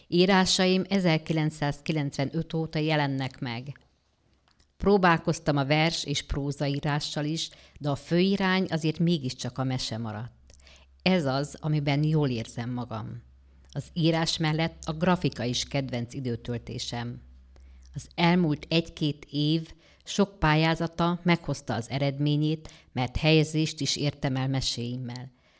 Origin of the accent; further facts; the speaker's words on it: Komló, Baranya, Hungary; born there; 1961-ben születtem Komlón.